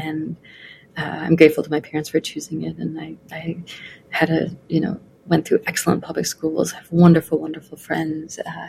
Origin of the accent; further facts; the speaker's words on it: Ohio, United States; I grew up in Ohio.